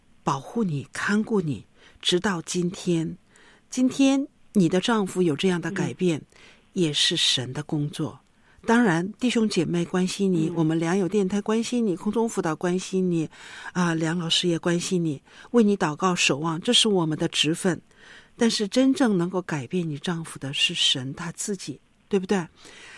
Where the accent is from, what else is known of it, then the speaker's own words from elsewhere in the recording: China; 那我们中国人是不善于表达的